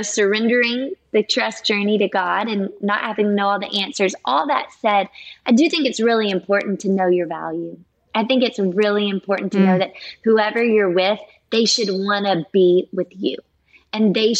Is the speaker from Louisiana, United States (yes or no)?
yes; Louisiana, United States; I grew up in Louisiana. That's where all my family still lives.